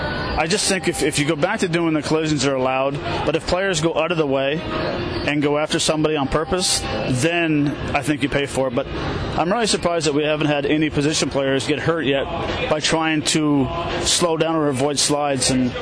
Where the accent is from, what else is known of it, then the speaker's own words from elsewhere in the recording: Canada; accent: Canadian; For me, it's probably my Canadian accent, my Canadian English, to slow down my talking.